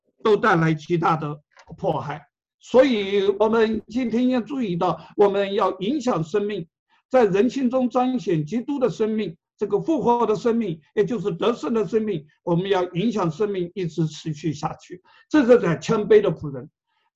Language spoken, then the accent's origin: Chinese; Taiwan; 我来自台湾